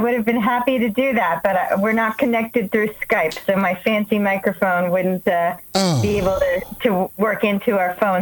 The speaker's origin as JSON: {"language": "English", "region": "New York", "country": "United States", "said": "Absolutely. I am a New Yorker. I'm just not there right now"}